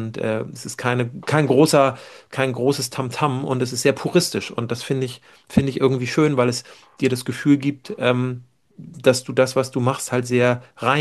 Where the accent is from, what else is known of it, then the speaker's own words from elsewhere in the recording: Schleswig-Holstein, Germany; wo ich herkomme aus dem Norden